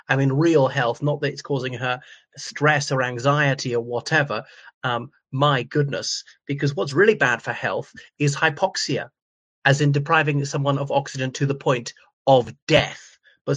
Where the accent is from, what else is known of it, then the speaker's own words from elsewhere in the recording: Ireland; o everyone … from Ireland.